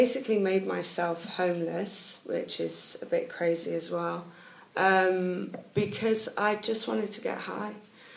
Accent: Liverpool, North West England, United Kingdom; I grew up in Liverpool

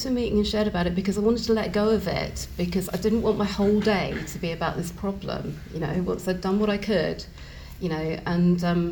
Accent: Brighton, South East England, United Kingdom; And I grew up in Brighton and, you know, kind of quite a middle-class academic family. My dad's Asian, my mum's white. They're not English, either of them.

